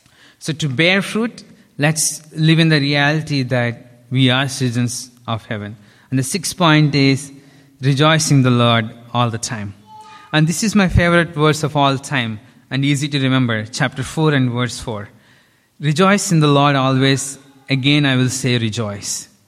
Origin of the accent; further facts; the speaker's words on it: India; English is a second language; I'm from India, and I know what the hardships I face.